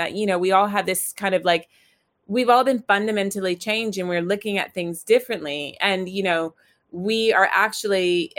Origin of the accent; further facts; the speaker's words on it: Virginia, United States; because I grew up in the South in Virginia in the States, and I grew up going to church.